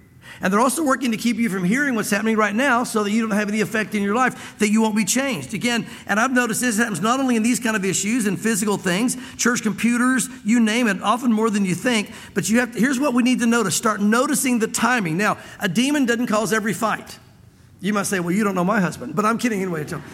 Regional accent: Tennessee, United States; now in Santa Fe, United States; we're both here from Tennessee. I feel like I have to qualify that anymore because are you really from here? You talk so fast, you can't be. But I really am. I guess I didn't slow down enough for the accent to set in really strong.

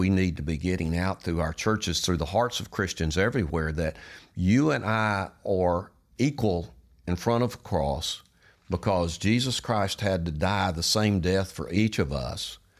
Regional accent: the South, United States; you're a Yankee and I'm a Southerner.

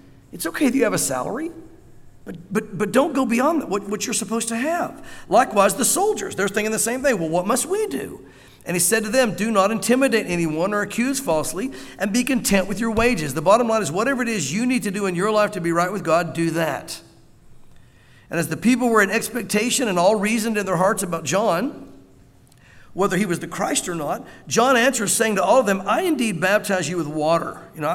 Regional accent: the South, United States; But I'm a child of Abraham. I grew up in the South. I went to church. My dad was a pastor.

